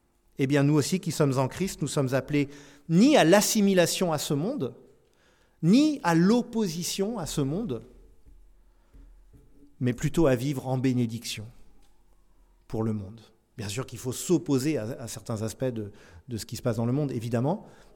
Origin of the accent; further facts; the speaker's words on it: France; also born or lived in United States; Je suis français et américain depuis ma naissance, j'ai les deux passeports. Mais quand je vais aux États-Unis, je ne suis pas totalement de là-bas. Le contraire est un peu moins vrai, car j'ai ici, parce que j'ai vécu la grande majorité de ma vie en France